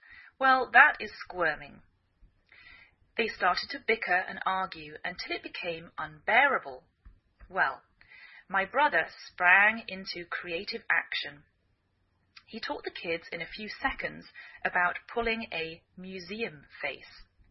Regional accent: England, United Kingdom; now in United States

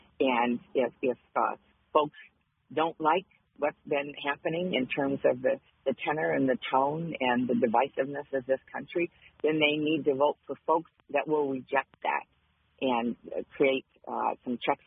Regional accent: Clare, Michigan, United States; I grew up in Clare, and legal gun ownership has been a part of my family and hunting

